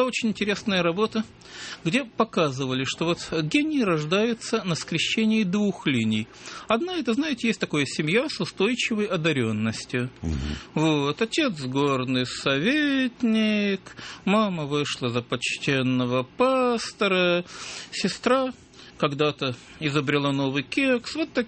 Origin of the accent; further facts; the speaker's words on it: Odesa, Odesa Oblast, Ukraine; Нет, я одессит, это невозможно.